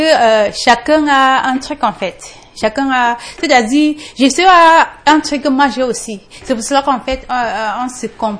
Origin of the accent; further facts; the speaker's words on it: Cameroon; Moi, je suis africaine, je suis camerounaise